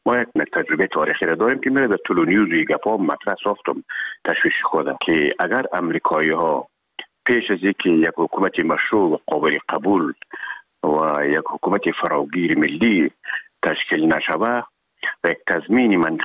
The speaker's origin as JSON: {"language": "Persian", "region": "Herat", "country": "Afghanistan", "lives_now": "Kabul, Afghanistan", "said": "مدتی که ما در کابل آمدیم، خود زمان از هرات که آمدیم"}